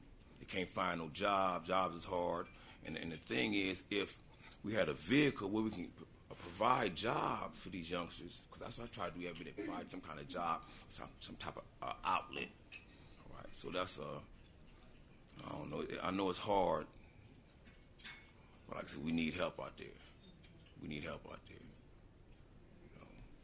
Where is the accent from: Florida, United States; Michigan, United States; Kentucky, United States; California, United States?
California, United States; Los Angeles; first off, I was born and raised in Los Angeles. All my life is in Los Angeles